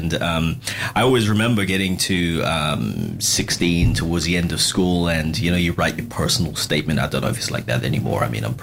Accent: Balham, London, United Kingdom; also born or lived in Lewisham; I was born in Lewisham, raised in Balham.

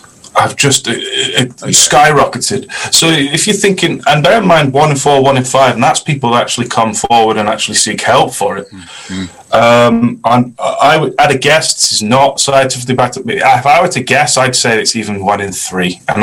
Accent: North West England, United Kingdom; I grew up in Lancashire in a working class mining town.

